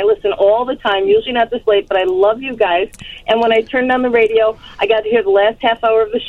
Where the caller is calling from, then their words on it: Aurora, Illinois, United States; I'm calling from Aurora, Illinois.